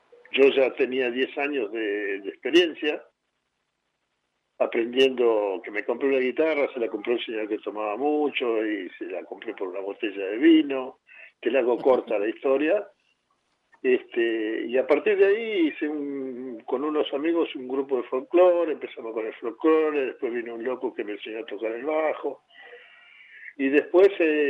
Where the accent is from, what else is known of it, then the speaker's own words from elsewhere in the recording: Río Cuarto, Córdoba, Argentina; Sí, yo soy nacido en Río Cuarto, Córdoba. En realidad soy río cuartense más que cordobés. Amo la provincia...